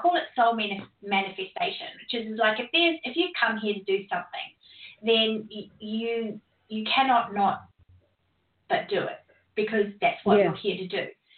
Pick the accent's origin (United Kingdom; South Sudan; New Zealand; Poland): New Zealand; also born or lived in United States / Europe; now in Australia; I am a New Zealander, by the way, just to put that accent to bed. You're wondering where I'm from. I'm a New Zealander, but I live in Australia now. And I've lived in the United States and Europe.